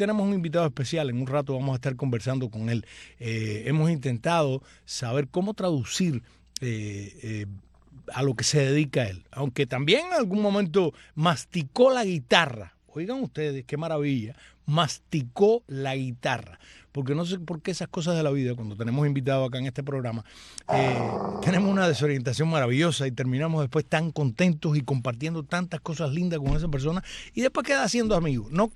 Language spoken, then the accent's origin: Spanish; Cuba; que soy una cubana para el bien y no para el mal.